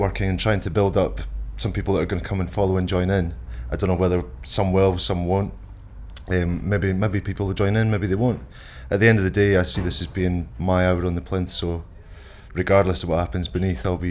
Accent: Scotland, United Kingdom; I'm 39 today and I come from the Crooked Evan in Scotland.

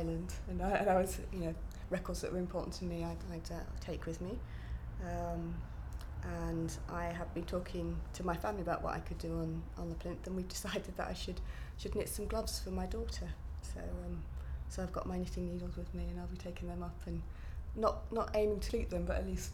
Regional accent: South East England, United Kingdom; I grew up on the Isle of Wight.

